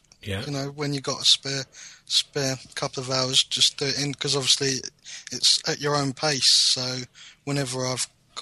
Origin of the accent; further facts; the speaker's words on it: Crayford, London, United Kingdom; I'm from Crayford in Kent